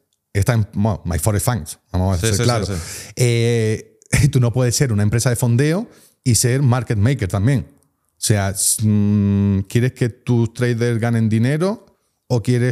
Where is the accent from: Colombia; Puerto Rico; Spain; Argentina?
Spain; yo soy español y yo quiero que los hispanohablantes tengamos una comunidad real